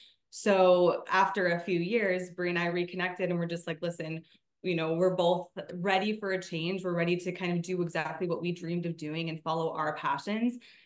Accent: San Antonio, Texas, United States; So I grew up in San Antonio, Texas, was originally a singer-songwriter, got my first guitar at 11

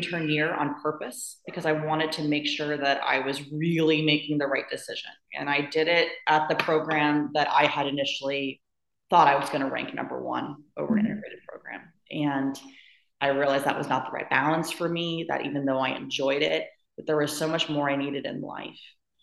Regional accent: Houston, Texas, United States; came back to my hometown of Houston, where I have a lot of family and friends

